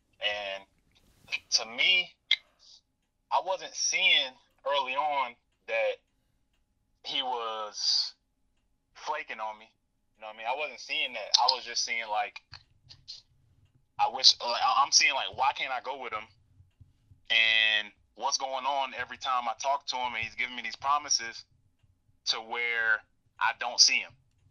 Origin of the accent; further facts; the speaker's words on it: Charlotte, North Carolina, United States; I grew up in Charlotte. I was more city. You know, I'm not like from a country town or nothing like that. I grew up in a neighborhood with plenty of kids.